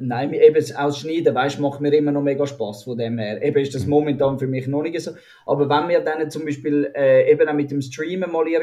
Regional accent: Switzerland; für mich als Schweizer Creator.

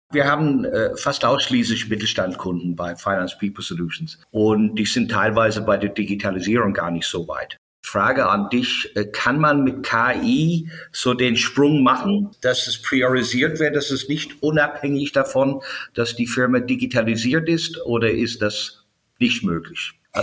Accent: Ireland; ich bin kein Amerikaner übrigens, ich bin in Irland aufgewachsen, aber kenne mich ein bisschen aus.

